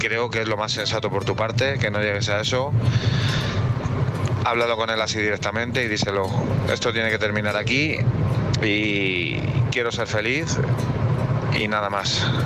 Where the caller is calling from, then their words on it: Madrid, Community of Madrid, Spain; de Madrid.